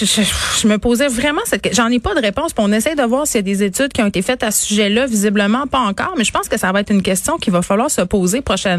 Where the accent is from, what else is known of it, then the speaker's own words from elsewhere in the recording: Quebec, Canada; accent: Saguenay; Tu me reproches encore d'avoir mon accent saguenéen.